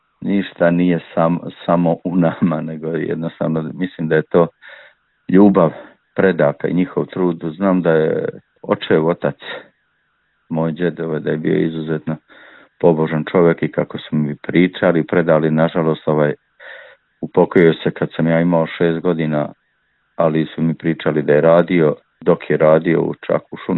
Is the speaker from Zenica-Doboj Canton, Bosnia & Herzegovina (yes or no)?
yes; Ljeskovica, Zenica-Doboj Canton, Bosnia & Herzegovina; Pa ja sam rođen i odrastao između Žepča i Zavdovića, selo jedno Ljeskovica, to je u ratnoj podijeli ostalo u federaciji